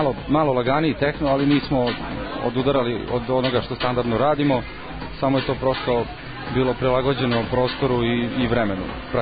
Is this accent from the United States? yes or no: no; Vrnjačka Banja, Šumadija and Western Serbia, Serbia; Mi smo inače iz Vrnjačke banje, ovo je prvi put da radimo na našem domaćem festivalu, praktično na domaćem terenu